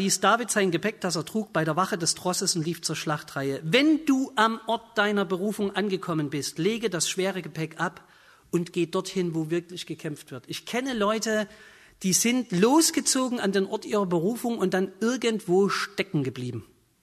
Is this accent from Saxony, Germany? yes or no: yes; Saxony, Germany; Bei uns im Vogtland, wir reden ein bisschen derber, ne?